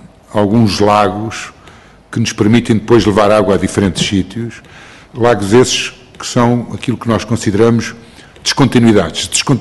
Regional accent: Portugal; porque somos portugueses

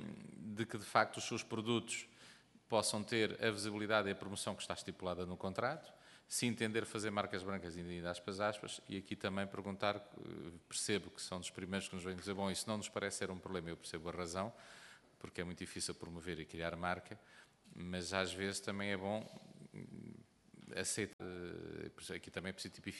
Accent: Centro, Portugal; enquanto beirão não me apetecia nada comer maçã espanhola em vez de comer da minha

